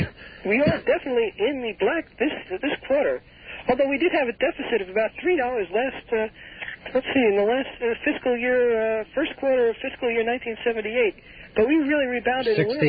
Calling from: Selden, New York, United States; I'm calling from Selden.

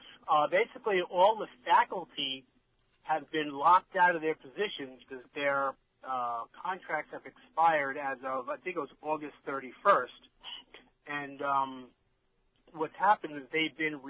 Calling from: Port Jefferson Station, New York, United States; Right now, I'm in Port Jefferson Station, so that means you guys are really getting out there.

